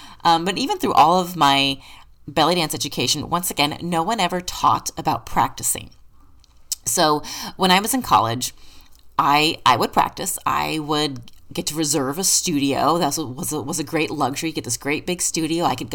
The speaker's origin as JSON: {"language": "English", "region": "Kansas", "country": "United States", "moved": "as an adult", "lives_now": "San Diego, United States", "said": "So I'm from Kansas. And we moved to San Diego because he got a job with the Navy out there."}